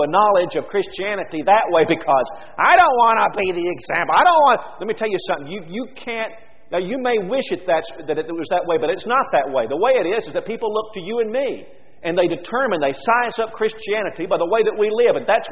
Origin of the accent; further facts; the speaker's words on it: United States; I enjoy the privilege of being an American. I love being an American, and being an American has attached to it so many different blessings.